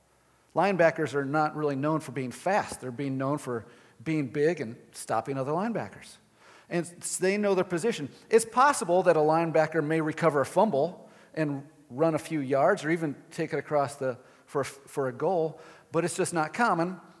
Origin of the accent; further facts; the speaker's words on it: Illinois, United States; I'm from Illinois, so best basketball player ever, Michael Jordan.